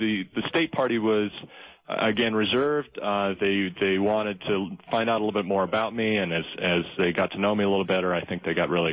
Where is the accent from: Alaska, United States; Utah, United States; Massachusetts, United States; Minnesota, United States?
Utah, United States; Bountiful; when I was growing up in Bountiful and became politically aware